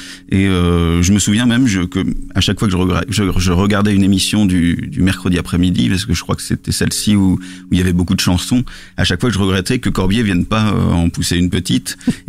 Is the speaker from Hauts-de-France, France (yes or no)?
yes; Lille, Hauts-de-France, France; je suis pas parisien, je suis lillois, donc j'avais pas fait le voyage exprès